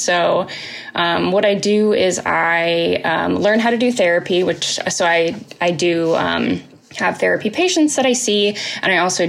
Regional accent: Indianapolis, Indiana, United States; now in Lexington, United States; I am from Lexington, Kentucky right now. I'm originally from Indianapolis, but we're in Kentucky at the moment.

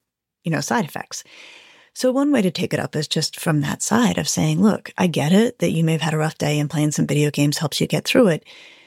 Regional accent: Colorado, United States; And I grew up in Colorado and I went to college in Connecticut.

